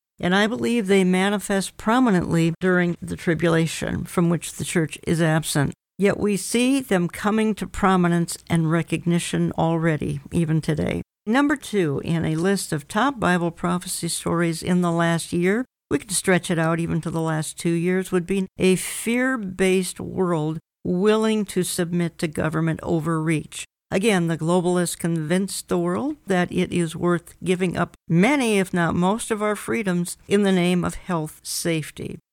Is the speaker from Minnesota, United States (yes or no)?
yes; Minneapolis, Minnesota, United States; since Minneapolis is my hometown, I recognize lawlessness.